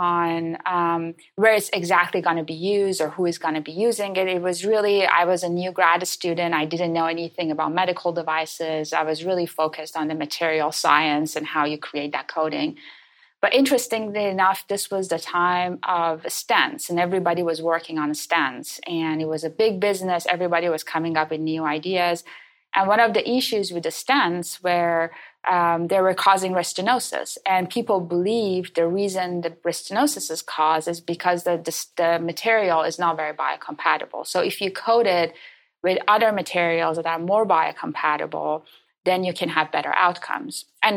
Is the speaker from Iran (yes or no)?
yes; Iran; moved away as an adult; now in Canada; I was born and raised in Iran. I did my undergrad there in materials engineering